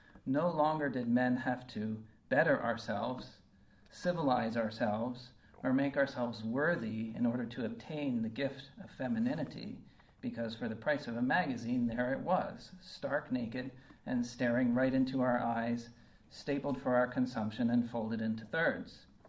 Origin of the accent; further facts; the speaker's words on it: United States; I guess because I'm American, I think of American history.